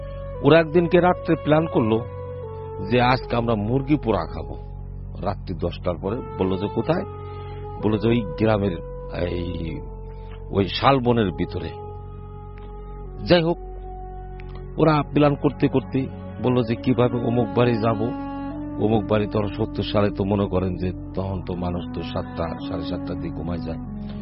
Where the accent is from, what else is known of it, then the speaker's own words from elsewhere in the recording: Faridpur, Dhaka Division, Bangladesh; আমার বাড়ি ফরিদপুর টাপা খোলা লেকপার।